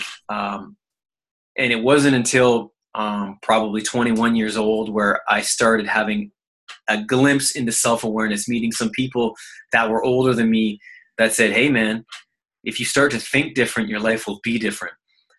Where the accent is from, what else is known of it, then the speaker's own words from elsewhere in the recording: Canada; born there; also born or lived in Italy; come from an immigrant family, Italian background. They moved here, obviously, for a better life. I was born in Canada, went back to Italy for a little bit.